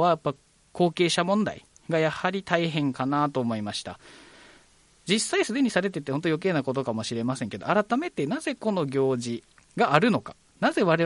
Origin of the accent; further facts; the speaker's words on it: Takae, Kagoshima, Japan; 私の地元高江町